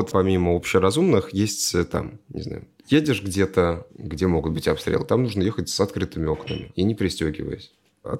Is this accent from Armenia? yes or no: no; Russia; В смысле, когда люди узнавали, что я россиянин